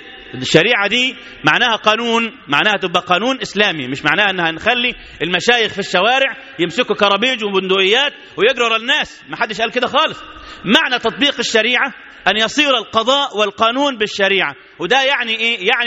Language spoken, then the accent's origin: Arabic; Egypt; بتكلم انا باسم واحد مواطن، انا مصري مسلم،